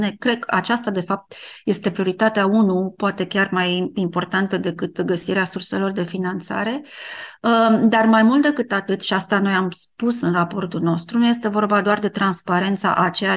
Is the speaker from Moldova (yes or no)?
no; Romania; sau poate mai ales al meu, că sunt româncă